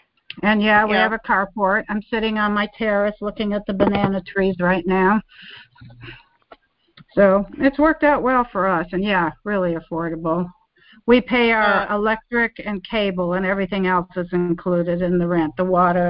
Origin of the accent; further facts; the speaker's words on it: New York City, New York, United States; now in Panama; So I'm from New York City, so I feel more comfortable with that.